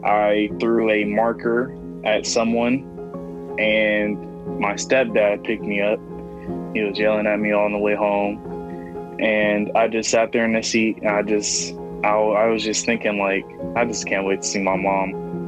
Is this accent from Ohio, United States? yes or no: yes; Columbus, Ohio, United States; I'm 18, and I'm from Columbus, Ohio.